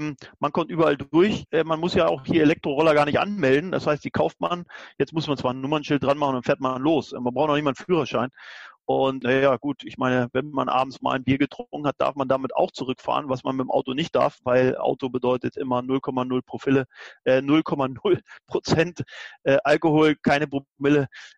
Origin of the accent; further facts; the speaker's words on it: Hamburg, Germany; now in Beijing, China; ich komme aus Hamburg